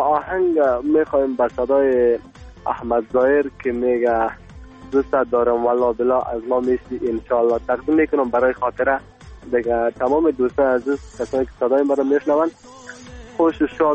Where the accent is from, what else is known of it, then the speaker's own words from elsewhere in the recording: Afghanistan; کل ما افغان هستیم